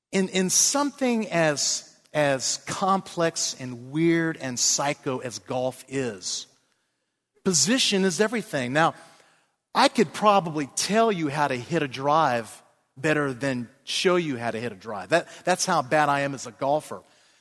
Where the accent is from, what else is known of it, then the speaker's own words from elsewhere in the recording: Florida, United States; also born or lived in Maine; I mean, I grew up in the east coast of Florida. I was born in Maine in the dead of winter in January.